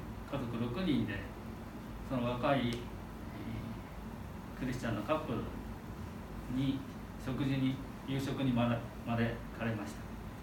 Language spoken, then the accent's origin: Japanese; Naha, Okinawa, Japan; born there; 私自身は沖縄の那覇で生まれましたし、でフェンスの向こう側ですね、金網の向こう側にある生活です。